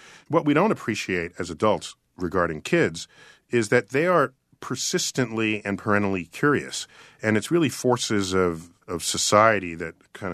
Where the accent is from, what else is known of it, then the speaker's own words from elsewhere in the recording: Bronx, New York, United States; born there; And I was born in the Bronx, New York, where I pretty much thought I'd seen all the stars visible. It was about 11 stars at night.